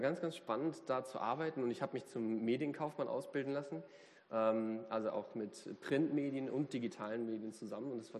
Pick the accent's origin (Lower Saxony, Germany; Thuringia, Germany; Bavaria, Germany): Lower Saxony, Germany; Cuxhaven; born there; Ja, 95 bin ich geboren in Cuxhaven an der Nordsee.